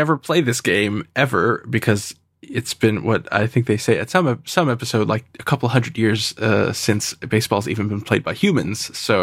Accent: United States; I'm an American, so you're kind of forced to play baseball when you're a kid.

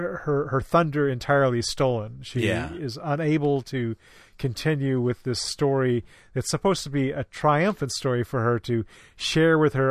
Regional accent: Eureka, Illinois, United States; I never actually met any celebrities because I grew up in Eureka, Illinois.

